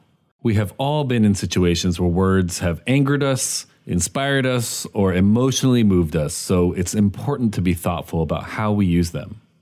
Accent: Midwest, United States; I grew up in the Midwest, and I remember in roll call just like holding my breath

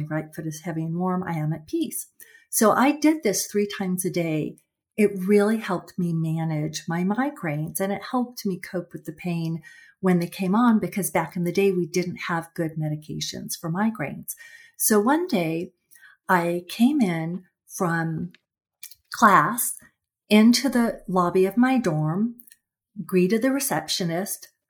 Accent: Los Angeles, California, United States; also born or lived in San Francisco area; I studied at a women's college in California. I was raised in Los Angeles, and then I went to school in the San Francisco area.

